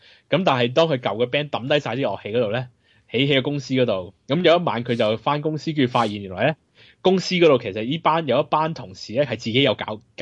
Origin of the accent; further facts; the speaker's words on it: Hong Kong; 我哋香港人，我諗要睇翻呢啲戲